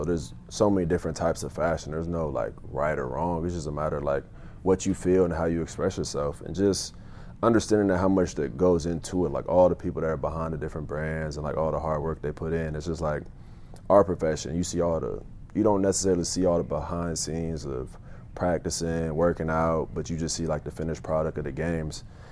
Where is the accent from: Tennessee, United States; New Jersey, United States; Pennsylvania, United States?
Tennessee, United States; also born or lived in Indiana; I grew up in Tennessee. That's when I started. And then when I moved to Indiana, I just kind of just – basketball got mixed in as well.